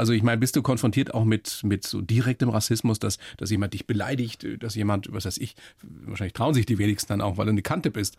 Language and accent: German; Bavaria, Germany; ich bin in der Oberpfalz groß geworden. Meine Eltern kommen aus dem Norden. Mhm. Und ich wollte auch immer dazugehören, konnte aber erstmal den Dialekt nicht sprechen.